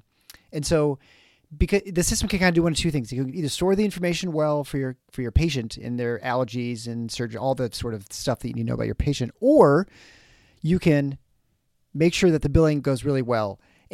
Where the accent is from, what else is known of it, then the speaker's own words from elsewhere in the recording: United States; Because again, I'm dumb American, right?